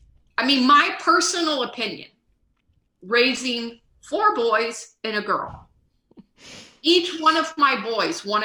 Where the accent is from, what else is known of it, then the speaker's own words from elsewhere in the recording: Ohio, United States; I grew up in Ohio.